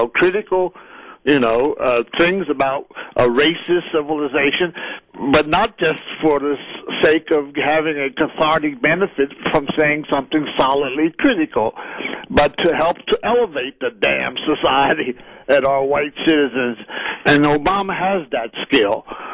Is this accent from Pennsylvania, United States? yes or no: yes; Pennsylvania, United States; Even in my home state of Pennsylvania, he got 35% of the white vote